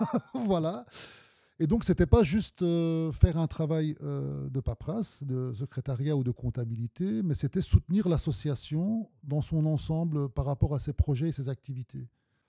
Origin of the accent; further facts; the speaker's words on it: Namur, Wallonia, Belgium; Je suis Namurois de naissance. Je suis le fils d'un immigré qui a immigré dans les années 70 suite à l'appel de la Belgique pour la main-d'œuvre étrangère. J'ai fait tout mon parcours ici.